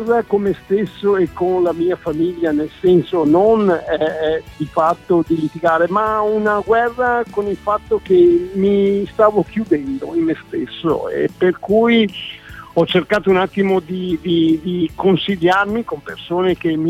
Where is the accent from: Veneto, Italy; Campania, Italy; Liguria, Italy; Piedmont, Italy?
Veneto, Italy; Battaglia Terme; sono di Battaglia Terme, provincia di Padova. Ho 66 anni, ho perso la vista nel 2015.